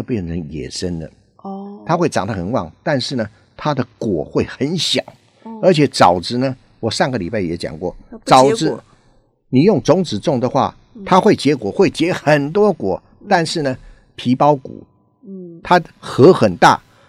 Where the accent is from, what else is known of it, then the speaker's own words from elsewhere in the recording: Taiwan; accent: Taiwanese; 我们台湾话叫反种